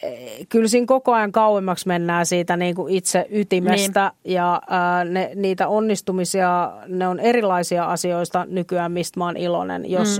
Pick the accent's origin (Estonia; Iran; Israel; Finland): Finland; Kuopio, North Savo; Mun perhe, lapsuuden perhe, niin me ollaan Kuopiosta kotosi